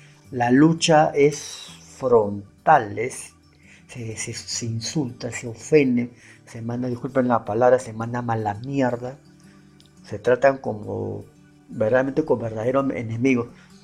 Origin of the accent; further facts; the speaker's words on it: Peru; Por la semejanza en cultura que tenemos con nosotros, yo soy de Perú, ¿no?